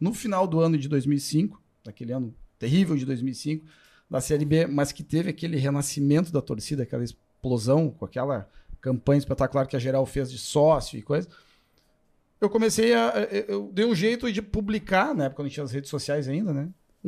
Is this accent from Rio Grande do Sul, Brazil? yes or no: yes; Passo Fundo, Rio Grande do Sul, Brazil; now in Porto Alegre, Brazil; eu me criei em Passo Fundo, vim em 97 para Porto Alegre